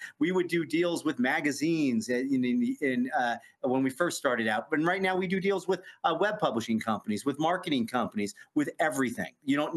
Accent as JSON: {"language": "English", "town": "Fairborn", "region": "Ohio", "country": "United States", "tie": "born or raised there", "also_born_or_lived": "Dayton", "said": "I grew up in Ohio and Fairborn, Ohio, Dayton, Ohio, but I went to NYU."}